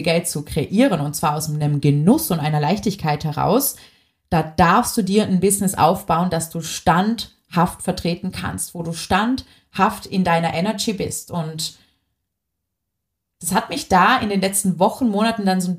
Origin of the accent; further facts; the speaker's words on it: Vorarlberg, Austria; ich nehme jetzt diese Podcast-Folge zum Beispiel auch aus Vorarlberg, aus meiner Heimat auf